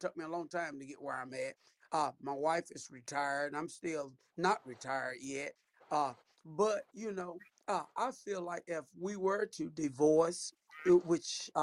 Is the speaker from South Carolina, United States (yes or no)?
yes; South Carolina, United States; I'm a country boy. I'm from South Carolina.